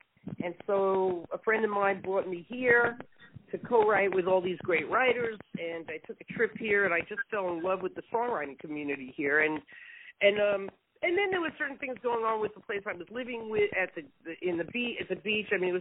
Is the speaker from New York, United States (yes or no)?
yes; New York, United States; also born or lived in California; I grew up in New York and spent a lot of my young adulthood in New York, and then I moved to the beach in California